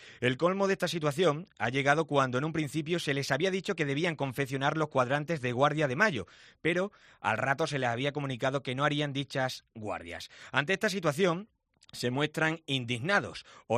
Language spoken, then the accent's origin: Spanish; Extremadura, Spain; somos los extremeños, los ciudadanos